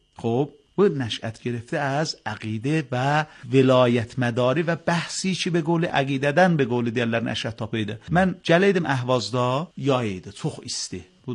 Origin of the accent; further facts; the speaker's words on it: Ardabil, Ardabil Province, Iran; mən Ərdəbildən gəlmişəm, ezab olmuşam bura.